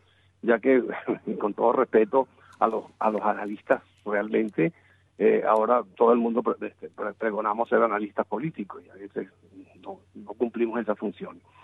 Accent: Venezuela; moved away; como venezolano

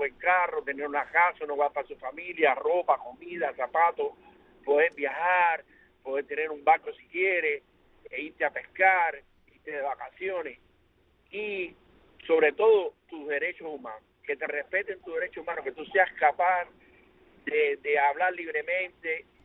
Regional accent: Cuba; camionero. Dios bendiga al colectivo de Radio Martí, a todo mi pueblo cubano.

